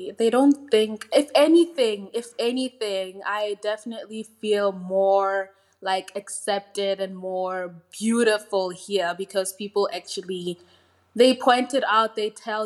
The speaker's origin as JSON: {"language": "English", "country": "Botswana", "second_language": "English", "lives_now": "Russia", "said": "I am from Botswana, which is a country in the southern part of Africa. And yes, that's basically it. I study in Russia."}